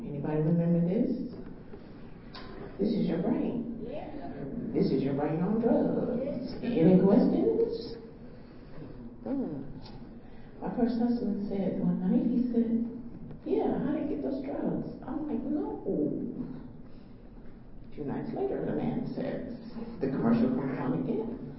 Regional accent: Chicago, Illinois, United States; I'm originally a Chicagoan. Maybe when I get a little more warmed up, you will feel my Chicago flavor.

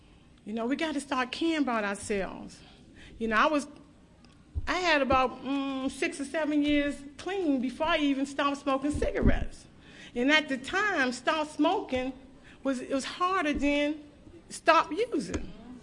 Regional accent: Washington, District of Columbia, United States; I'm an addict from Washington, D.C.

